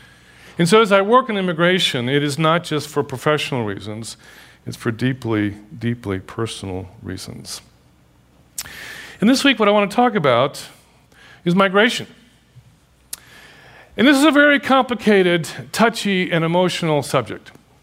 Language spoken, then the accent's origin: English; Houston, Texas, United States; Growing up in Houston, we had friends who were Latins, but they were Cuban Americans